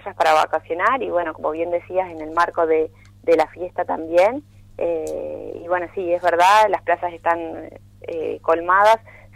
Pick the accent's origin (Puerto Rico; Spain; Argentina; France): Argentina; Gualeguaychú, Entre Ríos; born there; yo soy nacida en Gualeguaychú, mi familia de ambos lados, materna y paterna, son de ahí, de Gualeguaychú, pero sí, me crié acá, orillas de nuestro río Uruguay